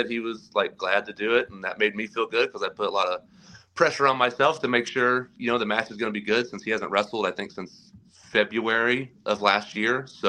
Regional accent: Oklahoma, United States; moved away as an adult; now in Austin, United States; So as soon as I graduated high school, I moved from Oklahoma to Austin and started training.

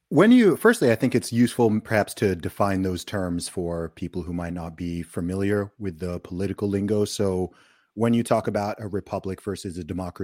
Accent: Saudi Arabia; I grew up in Saudi Arabia, and I was in an international school from kindergarten up until fifth grade.

